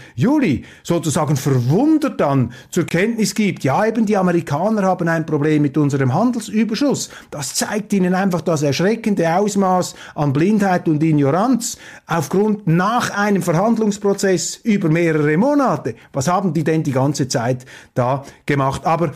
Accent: Switzerland; Und da müssen wir als Schweizer auch sehr, sehr tief in den Spiegel schauen.

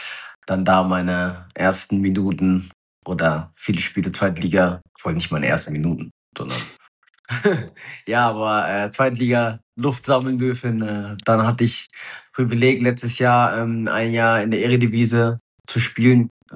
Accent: Freiberg, Saxony, Germany; born there; ich bin in Freiberg geboren, dann sind sie in aus Sachsen, dann sind sie immer so, du bist Ossi? Ich so, ja.

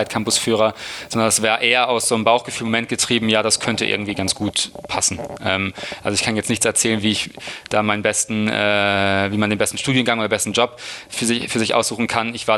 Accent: Hamburg, Germany

